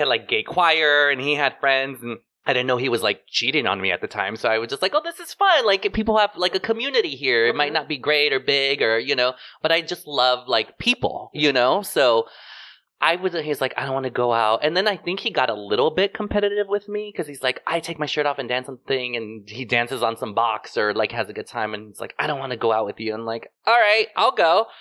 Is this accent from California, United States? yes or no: yes; Indio, California, United States; Indio, California, which is like 30 minutes east of Palm Springs.